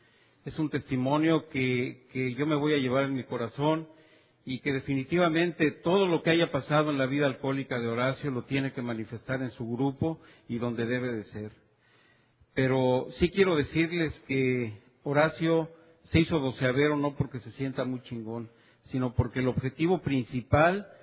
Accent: Guadalajara, Jalisco, Mexico; born there; Guadalajara les manda saludos por ahí del grupo Colomos Providencia, donde yo nací.

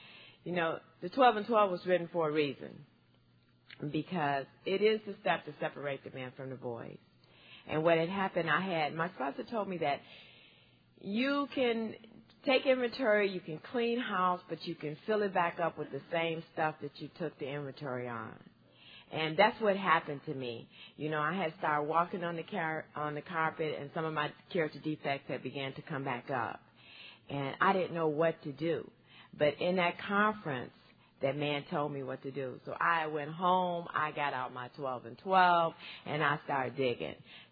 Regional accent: Los Angeles, California, United States; I'm from Los Angeles, California. I live in a community called Inglewood.

